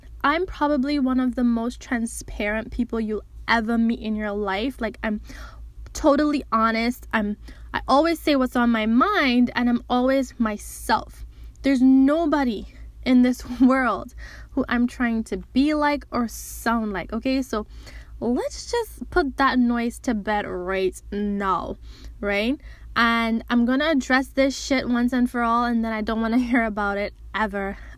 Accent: Trinidad & Tobago; I am Trinidadian, I'm born and raised in Trinidad. I'm not American, I'm not Guyanese, I'm not trying to be.

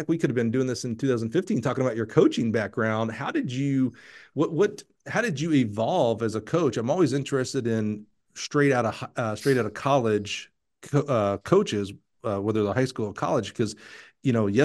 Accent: Alabama, United States; You know, I'm from Alabama, so those things are kind of the same to me.

